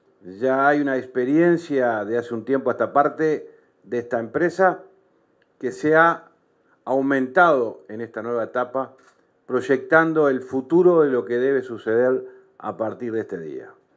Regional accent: Uruguay

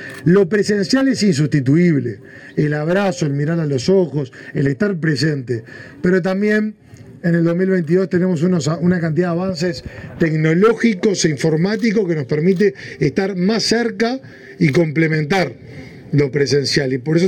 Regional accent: Uruguay; como uruguayo

